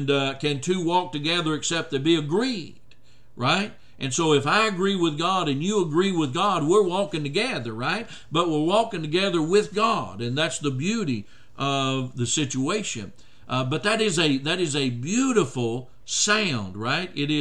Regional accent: Oklahoma, United States; Growing up in Oklahoma, I learned to appreciate, Sister Woodall, that Native American drumming with regards to that.

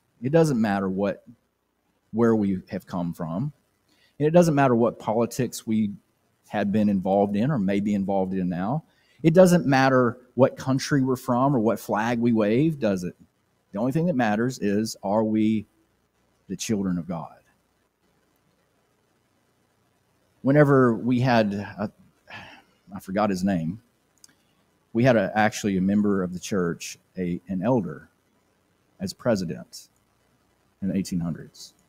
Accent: United States; We should see it as, I'm a Christian and I happen to be also an American.

